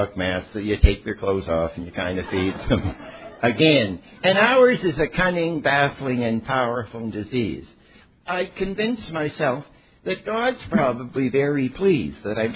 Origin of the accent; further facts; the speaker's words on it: Saint John, New Brunswick, Canada; just remember that … from West St. John, and you're a Jew from the east end of Montreal.